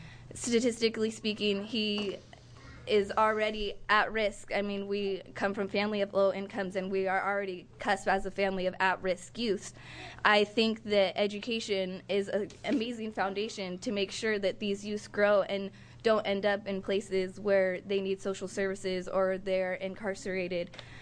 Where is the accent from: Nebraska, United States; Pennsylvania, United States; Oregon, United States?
Oregon, United States; Independence; I am from Independence, Oregon. I was born and raised in Oregon.